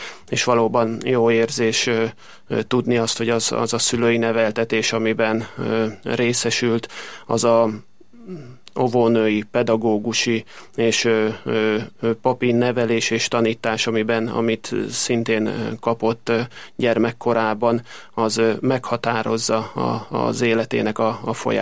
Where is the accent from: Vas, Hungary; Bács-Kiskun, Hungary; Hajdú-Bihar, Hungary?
Vas, Hungary; Szergény; Jó magam, egy kis nyugat-dunántúli faluban születtem, nevelkedtem, onnan érkeztem, a Gyagos Szergény a településnek a neve